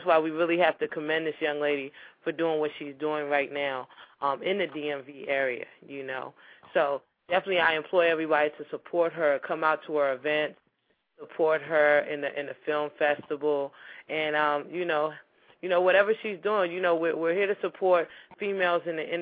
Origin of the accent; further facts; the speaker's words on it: Nigeria; because I'm, like I said, I'm Nigerian, and the Nollywood, the whole Nigerian films have been taking the world by storm.